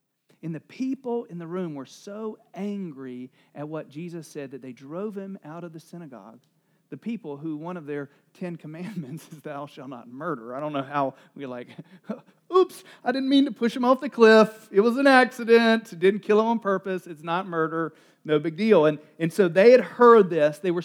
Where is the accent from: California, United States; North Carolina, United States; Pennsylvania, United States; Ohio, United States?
North Carolina, United States; I am from North Carolina.